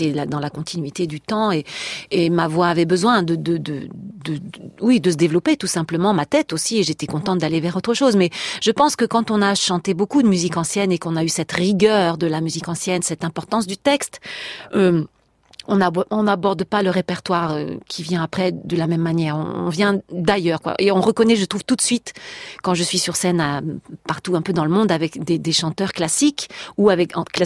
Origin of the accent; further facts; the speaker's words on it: Auvergne-Rhône-Alpes, France; Je suis auvergnate d'origine